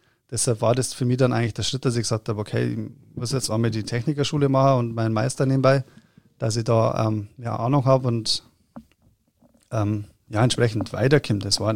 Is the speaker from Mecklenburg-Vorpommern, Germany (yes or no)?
no; Erding, Bavaria, Germany; ich bin aus Erding, da gibt es ja auch eine Brauerei, die man vielleicht schon mal gehört hat